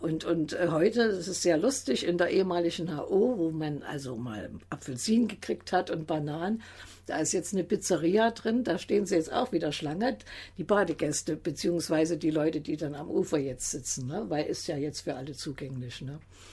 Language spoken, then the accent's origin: German; Saxony, Germany; accent: Saxon; Ich hatte immer den Komplex, ich denke, ich spreche so sächsisch, da traue ich mich nicht.